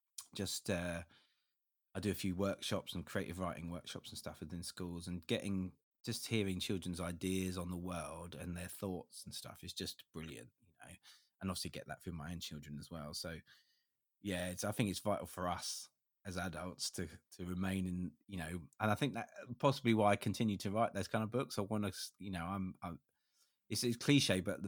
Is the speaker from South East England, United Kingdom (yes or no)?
yes; South East England, United Kingdom; My hometown, a bit like the first song, I live on the coast in Sussex, and it's incredibly windy here.